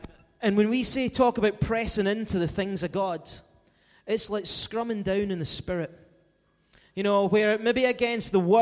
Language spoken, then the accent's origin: English; Greenock, Scotland, United Kingdom; Remember, I'm from the West. But the rugby, and believe it or not, I played rugby when I was in school, Greenock Academy.